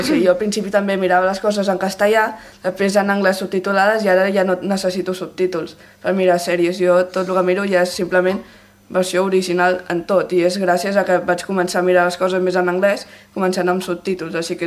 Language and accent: Catalan; Belgium; Catalan is a second language; jo sóc de Bèlgica